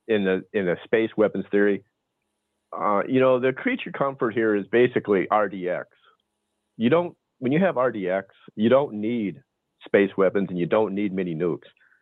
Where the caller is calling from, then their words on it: Arizona, United States; in Arizona.